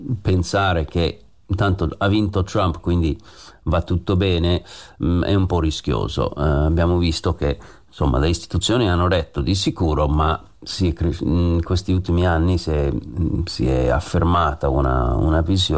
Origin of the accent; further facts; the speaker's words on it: United States; Italian is a second language; lo dico da americano che sta qui a parlare in italiano alla radio in Italia.